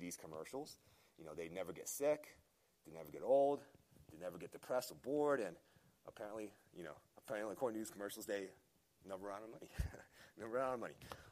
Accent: Virginia, United States; So as an American, especially as an American growing up in Fairfax County, we believe a lie.

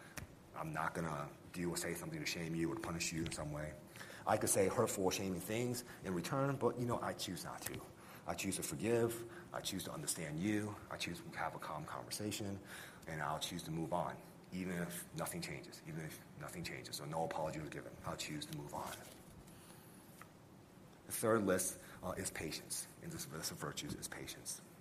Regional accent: United States; it's easy for me to be triggered when people assume and says I'm not from America or comments on my accent.

